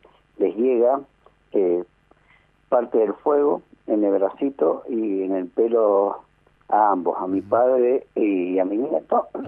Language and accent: Spanish; Mendoza, Argentina; mi abuelo nació en Uspallata, mi padre nació en Uspallata y yo estoy acá en Uspallata haciendo comercio del año 89 y soy mendocino.